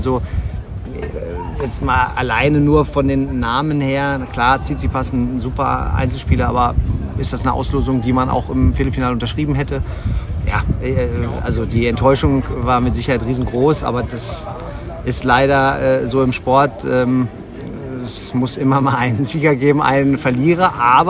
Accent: Herdecke, North Rhine-Westphalia, Germany; Er hat damals in Herdecke gewohnt, meiner Heimatstadt.

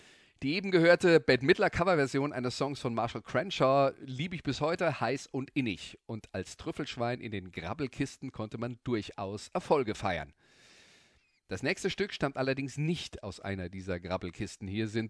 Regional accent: Rhineland-Palatinate, Germany; Auf dem Jahrmarkt, oder bei uns in der Pfalz Kerwe genannt, gab es einen Stand mit Singles

